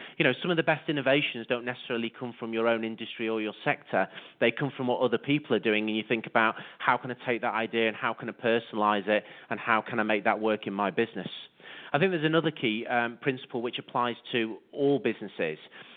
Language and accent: English; Liverpool, North West England, United Kingdom; So originally I'm from Liverpool, which is in the northwest of the UK.